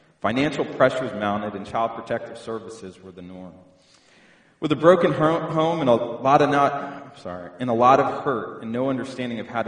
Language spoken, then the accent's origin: English; Virginia, United States; now in Dallas, United States; I was raised in Northern Virginia, and I've lived there most of my life, and I moved to Dallas in 2005.